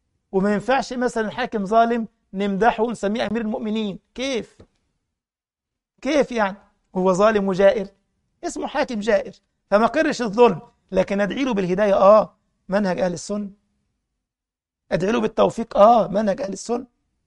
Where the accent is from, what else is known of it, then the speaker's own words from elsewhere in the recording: Egypt; كان عندنا في مصر حاجه اسمها الاهلي والزمالك، ما زالوا يعني